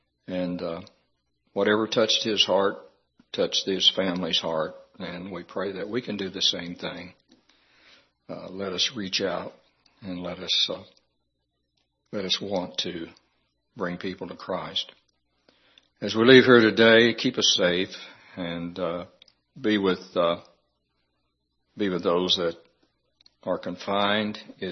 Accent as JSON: {"language": "English", "region": "the South", "country": "United States", "accent": "southern", "said": "Well, I appreciate your putting up with my southern accent. I can't get rid of it, so. It won't go away, and I've been in the city a long time."}